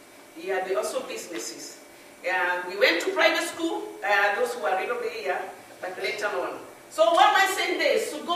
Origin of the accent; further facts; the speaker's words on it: Moiga, Central, Kenya; also born or lived in Hororo; So I was brought up in Moiga, went to school there, then went back, we went to my high school in Kelowea Girls in Kirinyaga, then the Lelike Girls in Kabete, Roa Kabete.